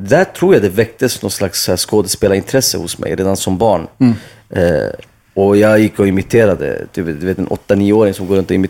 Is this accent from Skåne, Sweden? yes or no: no; Skellefteå, Västerbotten County, Sweden; also born or lived in Iran; jag är uppvuxen i Skellefteå. Mina föräldrar, de kom från Iran 88. Jag var 2 år. Vi hamnade i Jörn utanför Skellefteå. En kall novemberkväll liksom. Men sen jag växte upp där, gick där hela lågstadiet, mellanstadiet, gymnasiet.